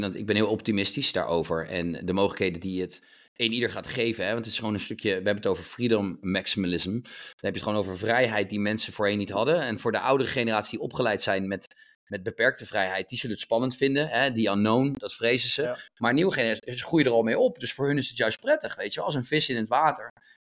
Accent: Netherlands; wat wij als geboren Nederlander wel gewoon kunnen doen.

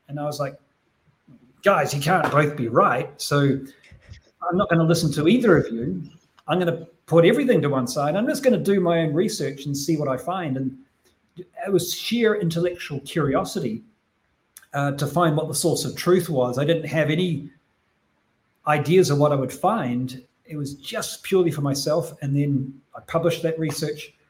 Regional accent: New Zealand; So growing up in New Zealand and being in a small rural community when I was growing up

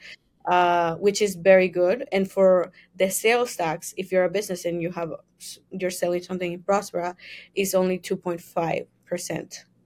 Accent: San Pedro Sula, Cortés, Honduras; Yes, I grew up in San Pedro Sula, which is like the industrial area of Honduras.

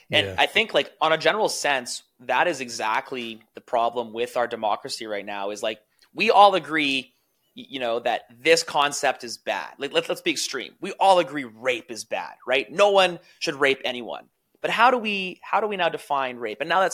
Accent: Canada; And me as a Canadian, like I obviously don't really care too much about the election.

